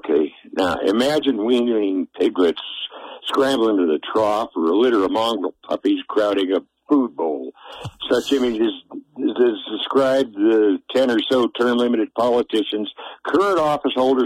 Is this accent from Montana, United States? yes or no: yes; Great Falls, Montana, United States; Yeah, I grew up in Great Falls. Say I'm first generation. I've lived all over the state